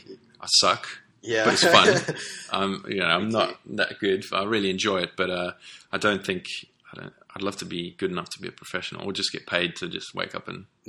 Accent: Durban, KwaZulu-Natal, South Africa; I was born in South Africa. I grew up I spent most of my time in a town called Durban, which is on the East Coast. And it's this laid back sort of surfer town.

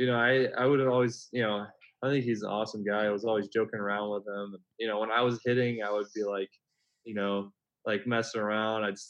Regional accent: Memphis, Tennessee, United States; So when I was like 9 years old, I grew up in Memphis, Tennessee

